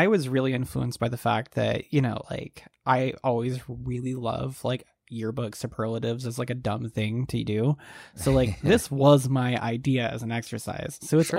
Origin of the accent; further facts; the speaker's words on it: Canada; as a Canadian citizen, nice, and at that time not an American citizen